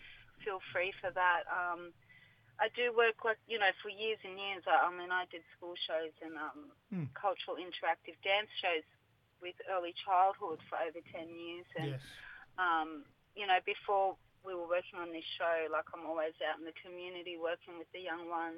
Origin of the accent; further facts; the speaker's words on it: New South Wales, Australia; I started off dancing at a little bush ballet school up the road where I grew up on Darug country